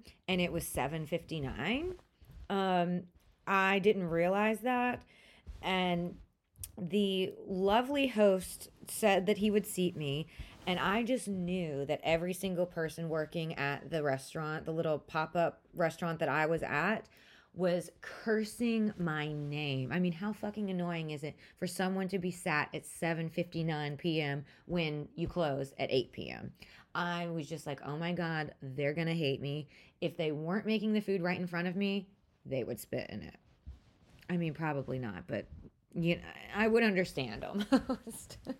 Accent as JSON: {"language": "English", "country": "United States", "accent": "American", "said": "I can't hide that I'm an American, right? Because my accent, I mean, I could try a British accent, but I think that would even reveal my Americanism even more."}